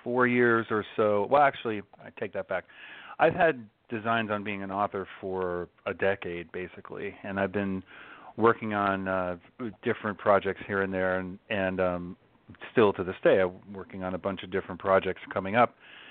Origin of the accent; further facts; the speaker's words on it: New York City, New York, United States; now in Atlanta, United States; and I'm originally from New York City. In fact, I'm a native New Yorker and relocated to Atlanta because just needed a break.